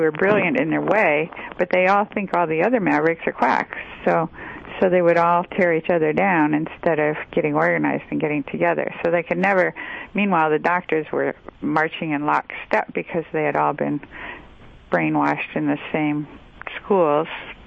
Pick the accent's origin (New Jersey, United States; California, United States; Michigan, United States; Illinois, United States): Michigan, United States; I grew up in Michigan, and my dad was an auto worker at one time, and my grandfather, until he got laid off during the Depression